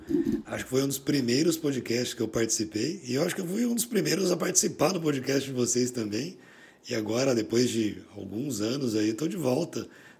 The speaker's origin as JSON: {"language": "Portuguese", "town": "Campinas", "region": "São Paulo", "country": "Brazil", "tie": "born or raised there", "said": "Eles se casaram, eu nasci lá em Campinas. E eu era o primeiro filho, né, e primeiro neto dos dois lados. E frequentei Campinas minha vida toda"}